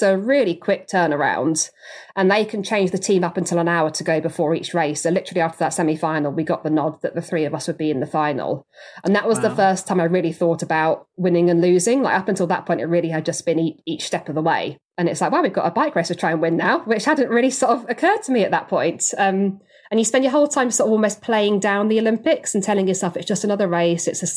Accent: Cheam, London, United Kingdom; So yeah, I grew up in Southwest London, in Cheam.

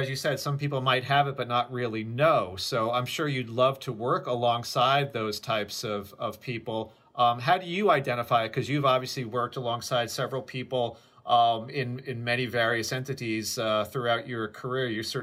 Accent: Westchester, New York, United States; I think most of my friends were most of my friends were Irish and Italian growing up in Westchester as well in the late 70s, early 80s.

